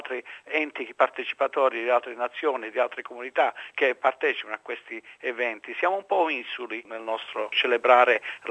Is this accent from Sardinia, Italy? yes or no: no; Apulia, Italy; now in Australia; io ho un interesse perché sono pugliese